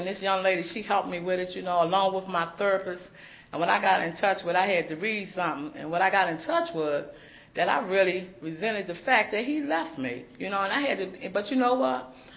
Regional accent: Washington, District of Columbia, United States; And I come from Washington, D.C., and I grew up where they just go and hold grudges all the time, okay?

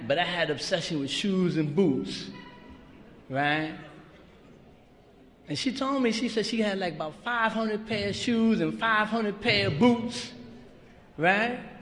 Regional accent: Manhattan, New York, United States; You know, again, I'm from Manhattan area, and we're working on our first convention.

